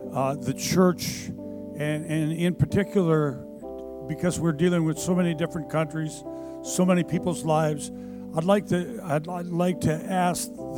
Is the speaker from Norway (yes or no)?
yes; Norway; I'm originally from Norway, so I'm a Norwegian. A person from Norway is a Norwegian.